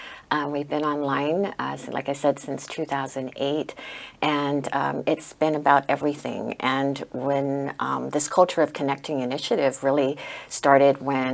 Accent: Guam; as I was growing up in Guam, going to school, we learned a lot about American, U.S. history

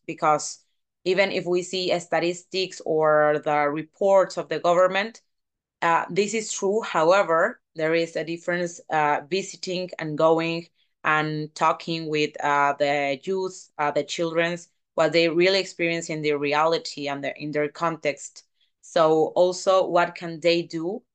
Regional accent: Tabasco, Mexico; English is a second language; I'm from Mexico. I'm an education activist in my country, but especially in my state. It's called Tabasco in Southeast Mexico.

